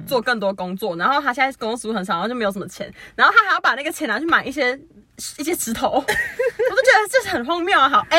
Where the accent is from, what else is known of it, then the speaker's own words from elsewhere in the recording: Taichung, Taiwan; 我们是台中人